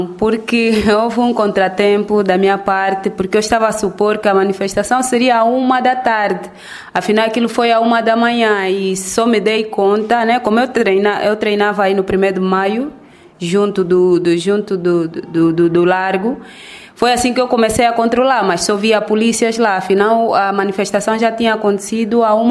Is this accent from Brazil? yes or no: no; Luanda, Angola; vim muito pequena. Só não tenho referência da idade, mas vim muito pequena e praticamente estou a crescer cá em Luanda.